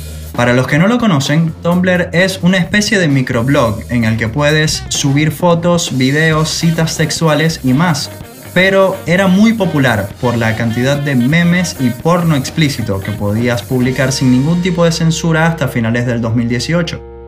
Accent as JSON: {"language": "Spanish", "town": "Maracaibo", "region": "Zulia", "country": "Venezuela", "said": "provengo de Maracaibo, una ciudad ubicada a 979 kilómetros de Puerto La Cruz, y más importante aún, nunca he visitado esta región"}